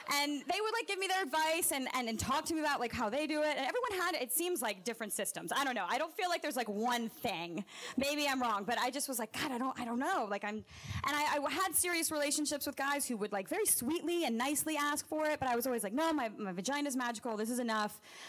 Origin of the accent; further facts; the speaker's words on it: the South, United States; And then I grew up in the South, as many other people here this evening that performed.